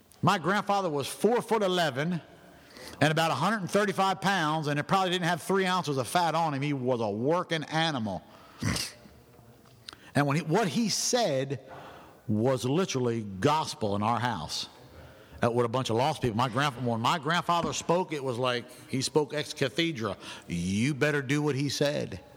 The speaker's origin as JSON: {"language": "English", "region": "New Jersey", "country": "United States", "tie": "born or raised there", "also_born_or_lived": "Philadelphia", "said": "I'm a farm boy. I was born in Philadelphia, grew up in South Jersey. I grew up on a farm."}